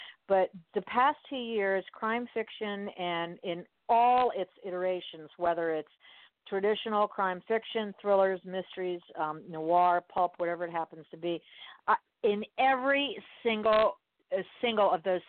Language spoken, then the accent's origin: English; Miami, Florida, United States; No, see, Spanglish I understand because I was born and raised in Miami, so that's not a problem.